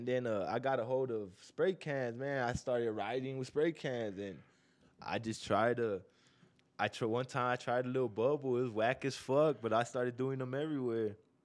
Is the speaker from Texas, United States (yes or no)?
yes; San Antonio, Texas, United States; I'm from San Antonio, Texas, man. Born and raised.